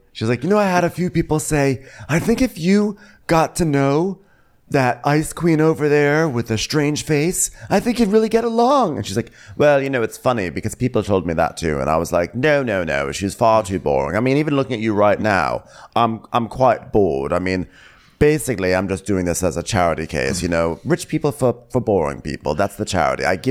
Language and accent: English; Austin, Texas, United States; now in Dubai, United Arab Emirates; growing up in Austin, Texas, once a year we would take a trip to like Corpus Christi.